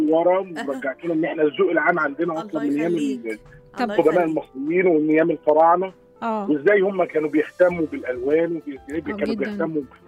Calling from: Saudi Arabia; انا بكلمكم من السعوديه،

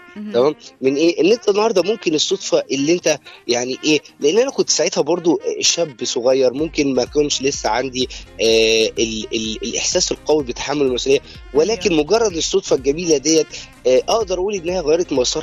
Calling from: Cairo, Cairo Governorate, Egypt; من القاهره.

